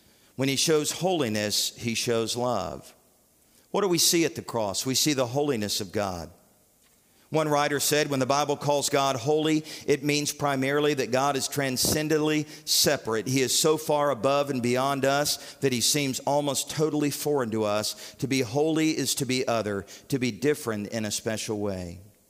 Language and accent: English; United States; But if you had asked me, are you a Christian? I would have said yes, because I'm an American.